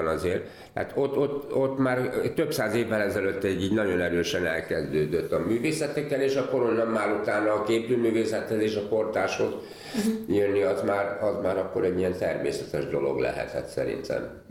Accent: Eger, Heves, Hungary; én a gyerekkoromat Egerben töltöttem, és Egernek vallom magamat

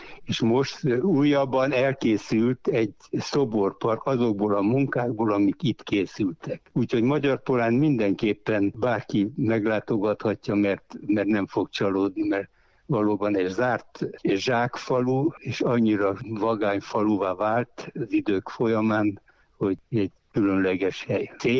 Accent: Romania; now in Hungary; Főleg itt Ajkán, meg itt Magyar-Polányban, amit áttelepünk, mert én erdélyi vagyok, és a 89-ben jöttem át

